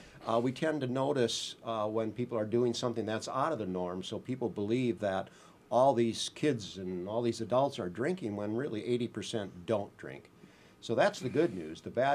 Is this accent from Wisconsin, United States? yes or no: yes; Wisconsin, United States; Well, I grew up in Wisconsin